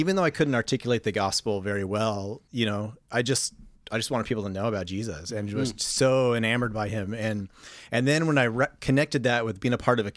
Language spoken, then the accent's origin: English; Boulder, Colorado, United States; also born or lived in San Jose, California; I spent most of my growing up years just outside of Boulder, Colorado.